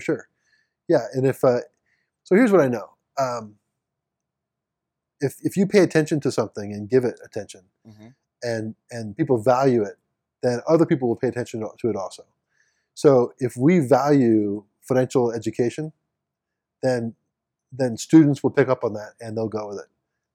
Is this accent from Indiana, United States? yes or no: no; St. Louis, Missouri, United States; I'm a St. Louis guy, so I'm from St. Louis.